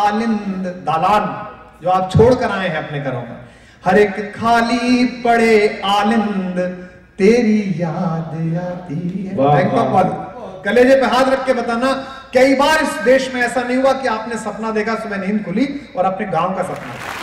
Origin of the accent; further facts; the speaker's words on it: Meerut, Uttar Pradesh, India; born there; हम उत्तर प्रदेश में पैदा हुए, मेरठ कमिश्नरी में